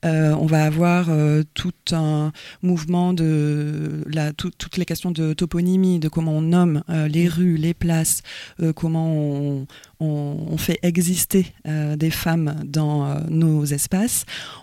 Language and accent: French; Southwest France, France; Moi, je viens du Sud-Ouest. … Je viens du Sud-Ouest